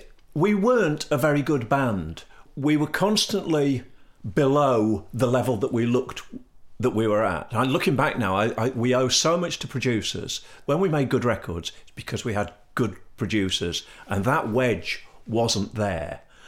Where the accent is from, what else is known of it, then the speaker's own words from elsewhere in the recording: Leicester, East Midlands, United Kingdom; Eventually, yeah. I mean, I'm a Midlander. I'm from Leicester.